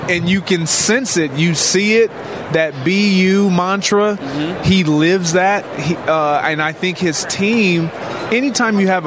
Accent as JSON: {"language": "English", "town": "Kalamazoo", "region": "Michigan", "country": "United States", "said": "I come from Kalamazoo, Michigan."}